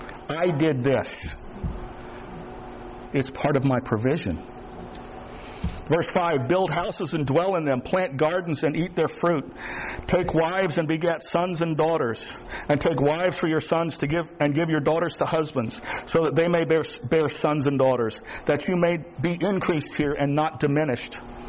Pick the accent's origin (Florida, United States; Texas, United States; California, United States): Florida, United States; I am from South Florida, 40 days a year over 110. But I've come to love this place where God has placed me.